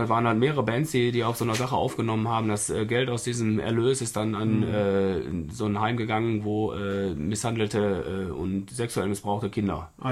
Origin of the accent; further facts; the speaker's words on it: Essen, North Rhine-Westphalia, Germany; Nee, ich komme aus Essen, in der Essener Abteilung.